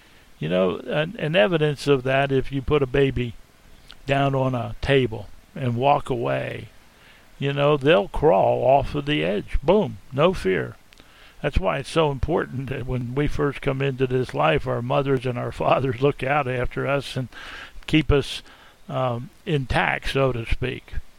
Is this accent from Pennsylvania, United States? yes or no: yes; Pennsylvania, United States; I'm from Pennsylvania originally